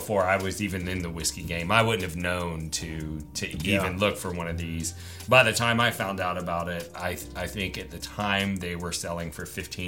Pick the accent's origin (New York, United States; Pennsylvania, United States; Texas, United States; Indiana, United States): Texas, United States; but it's only because I'm a redneck from Texas